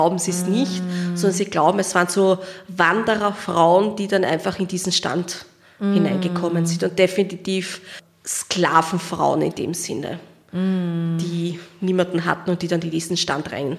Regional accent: Vienna, Austria; wenn ich es jetzt als Wiener Ausdruck jetzt sage

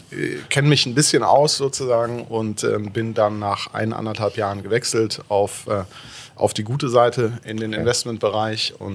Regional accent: Aachen, North Rhine-Westphalia, Germany; wahrscheinlich hört man es am fehlenden Akzent, ich bin kein Luxemburger oder drumherum. Ich komme aus Aachen ursprünglich, bin natürlich auch Alemannia Aachen-Fan

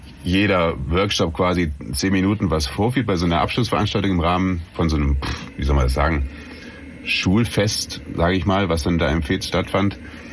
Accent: Hesse, Germany; Ich meine, ich komme ja aus der Ecke.

